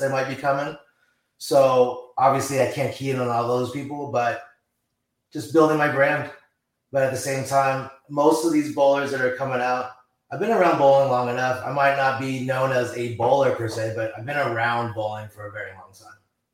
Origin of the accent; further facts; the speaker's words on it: Tempe, Arizona, United States; Born and raised in Tempe, Arizona native.